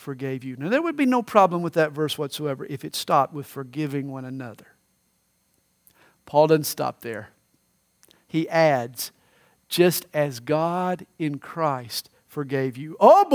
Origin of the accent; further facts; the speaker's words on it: the South, United States; accent: Southern; it doesn't take long for my audience to identify me as a Southerner. And why? Well, I've got a Southern accent.